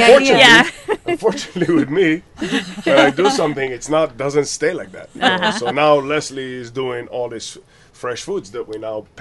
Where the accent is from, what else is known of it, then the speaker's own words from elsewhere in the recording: Israel; See, I grew up in Israel. I'm from Israel.